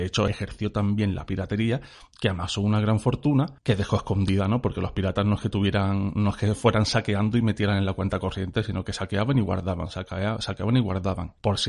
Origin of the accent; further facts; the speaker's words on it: Cádiz, Andalusia, Spain; Yo soy de Cádiz y traigo historias de piratas de Cádiz.